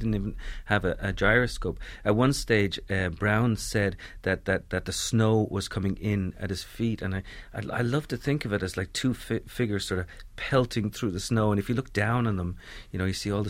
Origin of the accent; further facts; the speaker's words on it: Dublin, Leinster, Ireland; I remember growing up in Dublin in the 1970s